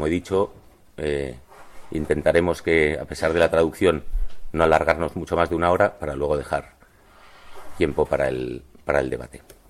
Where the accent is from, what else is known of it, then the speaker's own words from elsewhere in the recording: Ethiopia; now in Brussels, Belgium; Vengo de Etiopía. Ahora mismo vivo en Bruselas.